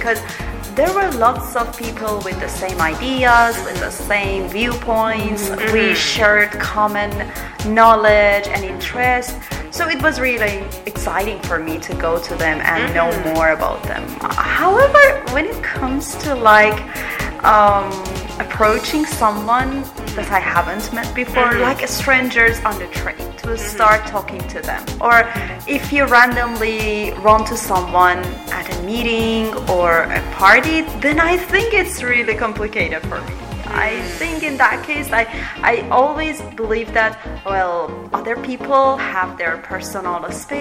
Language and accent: English; Iran; I'm from Iran.